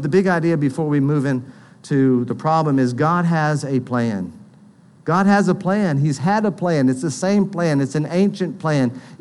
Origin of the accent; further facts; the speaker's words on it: United States; Well, I'm an American. I've always been a Christian.